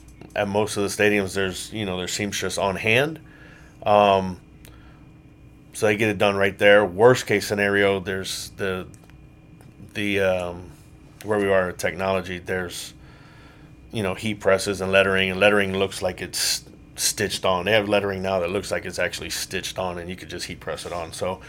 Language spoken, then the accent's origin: English; Key West, Florida, United States; Born and raised in Key West, Florida. Played high school ball in Key West. Huge tradition down there.